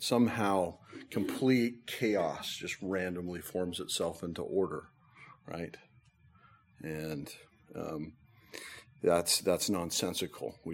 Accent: Nebraska, United States; and growing up in Nebraska, you could drive outside the city, get away from the light, and just look up

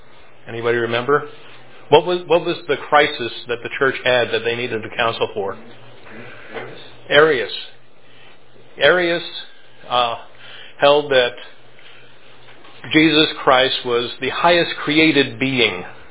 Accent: Maryland, United States; So when I was growing up in Maryland, we had a Jewish governor who was the head of the Church of England in Maryland.

